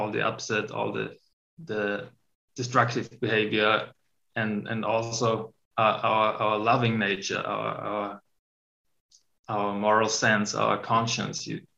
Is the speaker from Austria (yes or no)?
yes; Obdach, Styria, Austria; English is a second language; now in Graz, Austria; I was born in Austria, a little area called Obdach in the province of Styria. Grew up there, went to school there. Then I studied in Graz, moved back home again. And then when I met my girlfriend, I moved to Graz again. And I'm now living and working in Graz